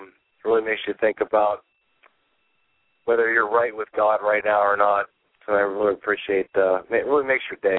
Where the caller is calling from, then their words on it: Austintown, Ohio, United States; I'm on my lunch break today, so I mean, over here in Austin Town, so.